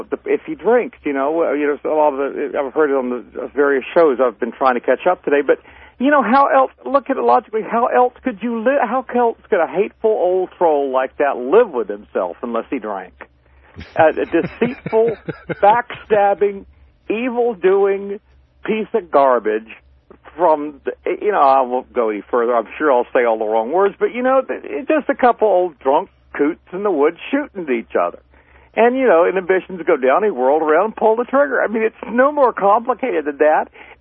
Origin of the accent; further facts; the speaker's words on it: the South, United States; I grew up in the South.